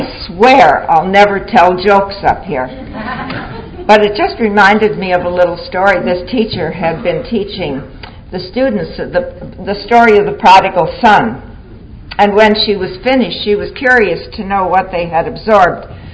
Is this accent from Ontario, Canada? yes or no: yes; Toronto, Ontario, Canada; I'm an alcoholic. Hi, everybody. I'm from Toronto, Ontario, Canada.